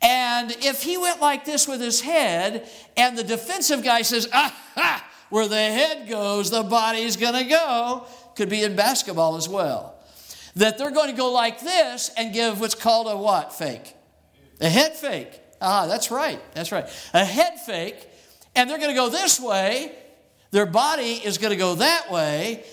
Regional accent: Phoenix, Arizona, United States; I've referred to it because I grew up in Phoenix, and we didn't do an awful lot of it, but we did some.

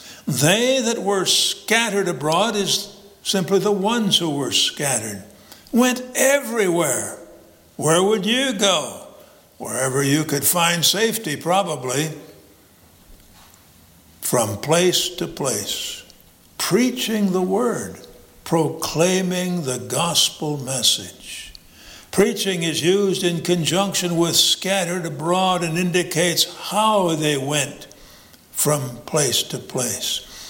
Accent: Illinois, United States; Well, you know, when I grew up in Illinois and I moved to North Carolina, as far as I'm concerned, I went down to North Carolina.

